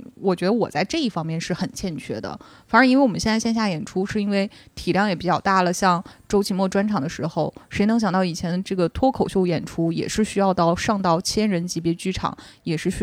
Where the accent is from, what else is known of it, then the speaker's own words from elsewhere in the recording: Northeast China, China; moved away as an adult; now in Shanghai, China; 因为我就是个东北人，我上大学也是在东北上的，所以其实我大学之前的大部分的生活轨迹都是发生在东北。当时去做这个选择，说要离开家这么远到上海来工作